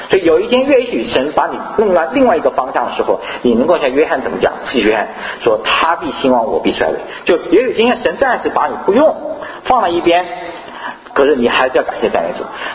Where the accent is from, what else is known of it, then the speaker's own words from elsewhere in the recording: China; 我们中国人说好的开始成功了一半